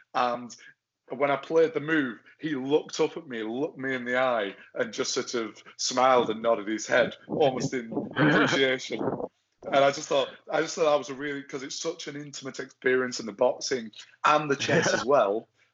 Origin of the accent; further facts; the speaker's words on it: Blackburn, North West England, United Kingdom; "Oh, where are you from in the North?" And I said, "Oh, Blackburn."